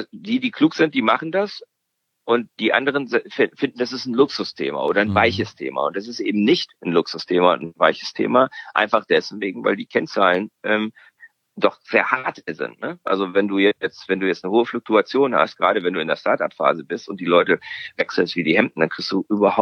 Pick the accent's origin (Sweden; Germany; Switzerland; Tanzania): Sweden; German is a second language; Ich als Schwede